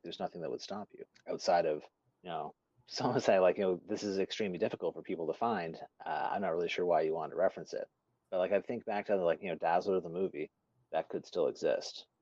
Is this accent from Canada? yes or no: yes; Prince Edward Island, Canada; I grew up in Prince Edward Island, and a province just a little ways over, still a maritime province.